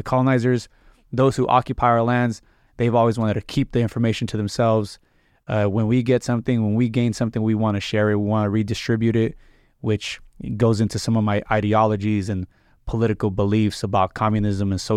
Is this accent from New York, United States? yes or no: no; Fontana, California, United States; I'm from the Inland Empire, from the city of Fontana. That's the, you know, where I kind of came out from.